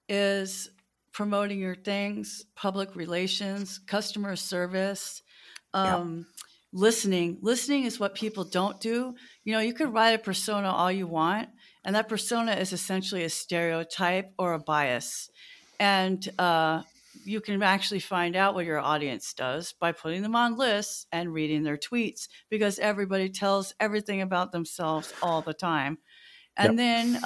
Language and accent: English; California, United States; I grew up in California near the Bay Area, so we always called it Chinese New Year.